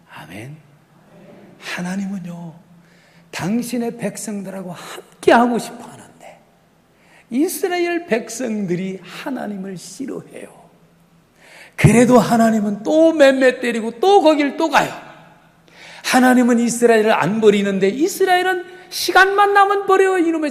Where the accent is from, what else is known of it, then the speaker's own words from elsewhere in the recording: Chungcheong, South Korea; 제가 이 충청도 사람이라